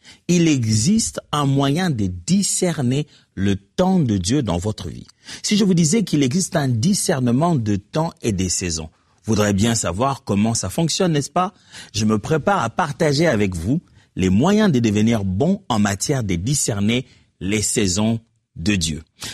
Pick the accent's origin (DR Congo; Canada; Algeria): DR Congo; c'est une des options en l'école secondaire, high school si vous voulez, chez nous au Congo.